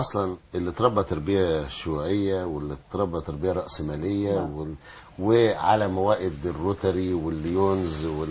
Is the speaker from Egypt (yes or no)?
yes; Egypt; لكن احنا عندنا في مصر هنا عندنا المعظم عايز ديمقراطية